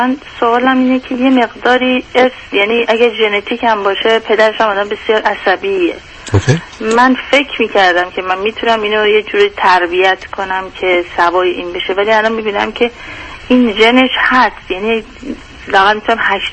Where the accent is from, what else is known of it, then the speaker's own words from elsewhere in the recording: Iran; moved away as an adult; و 7 سالش بوده ما از ایران اومدیم بیرون، خارج از کشور